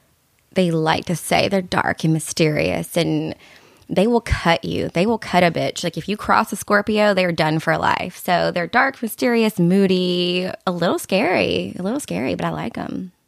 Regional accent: Kentucky, United States; I'm from Kentucky. I don't understand that.

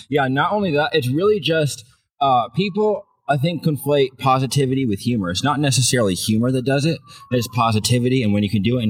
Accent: New England, United States; Yeah, and I'm originally from New England

